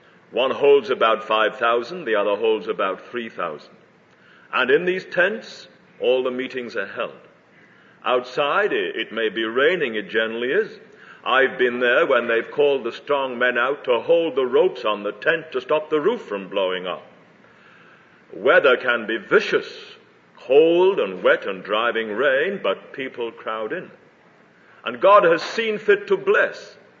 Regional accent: North West England, United Kingdom; Keswick is a little town in England, and I live next door to it. My hometown is next door to Keswick.

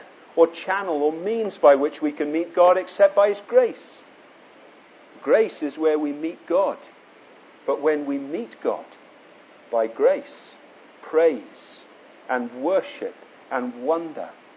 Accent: England, United Kingdom; I'm an Englishman. You know, the stiff upper lip and all of that.

